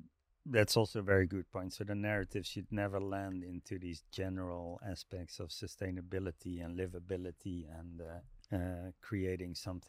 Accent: Netherlands; English is a second language; I come from Holland, the Netherlands

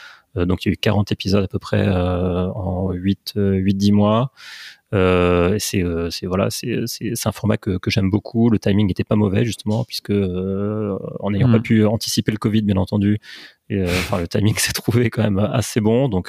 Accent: France; moved away as an adult; now in Geneva, Switzerland; j'ai 37 ans, je suis français, j'habite à Genève depuis 2006, donc ça fait 14 ans maintenant.

